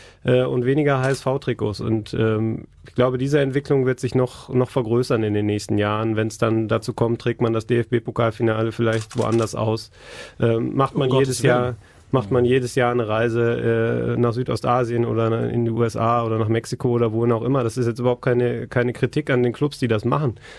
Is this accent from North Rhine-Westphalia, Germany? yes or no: yes; Essen, North Rhine-Westphalia, Germany; Wenn ich mich jetzt an meine Kindheit zurückerinnere, ich bin in Essen aufgewachsen